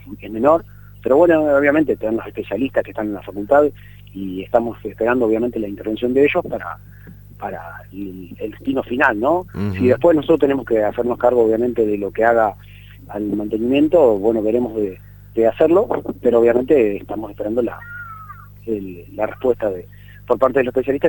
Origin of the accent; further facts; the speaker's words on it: Concordia, Entre Ríos, Argentina; now in Casilda, Argentina; yo no soy originalmente Casilda. Sí. Hace poco estuve por Entre Ríos, yo soy de Concordia.